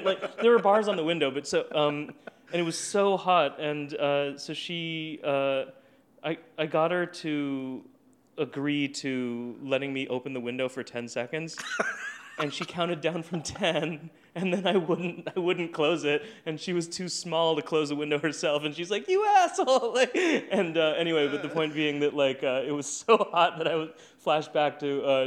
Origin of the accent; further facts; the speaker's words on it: San Diego, California, United States; And I grew up in San Diego, so I think it's the same kind of, like, stereotypes in a way.